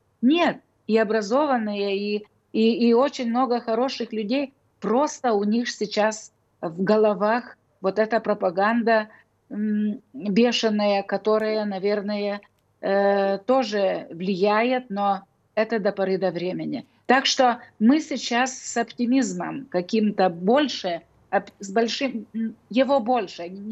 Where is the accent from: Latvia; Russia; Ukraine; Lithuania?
Lithuania; мы тут, те, которые живем ближе к России, как я вот из Литвы.